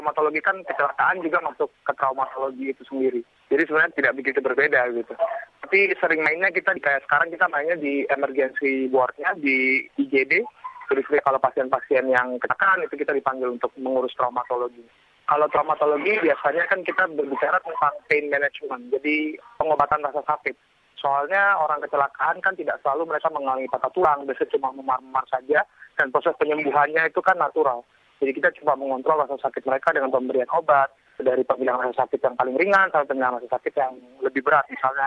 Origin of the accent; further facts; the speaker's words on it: Papua, Indonesia; saya memang dari kecil tinggalnya di Irian. Saya sempat sebelumnya tinggal di Amerika memang, tapi cuma sebentar. Lalu ayah saya pindah ke Irian. Saya pindah di Irian, lalu saya sekolah di universitas saya di UI di Jakarta.